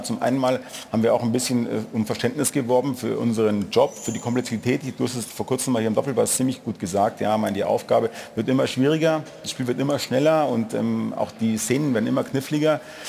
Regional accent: Munich, Bavaria, Germany; ich komme ja aus München.

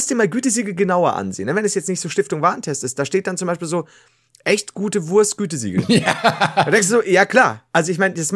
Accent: Osnabrück, Lower Saxony, Germany; Ich komme zum Glück aus Osnabrück.

